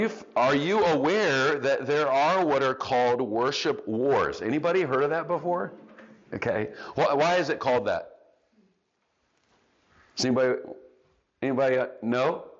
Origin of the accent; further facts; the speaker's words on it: Kansas City, Missouri, United States; And so I'm not a Packers fan, even though I live in Wisconsin, okay, because I'm from Kansas City.